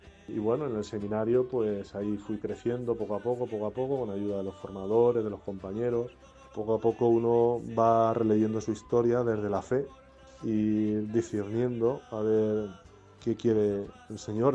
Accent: Villahermosa, Castilla-La Mancha, Spain; Soy natural de Villahermosa y fui ordenado sacerdote el 1 de junio del 2002.

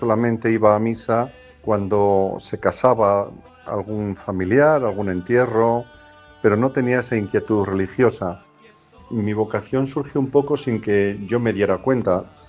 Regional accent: Campo de Criptana, Castilla-La Mancha, Spain; Soy de Campo de Criptana. Nací el 24 de noviembre de 1974, por tanto tengo 50 años.

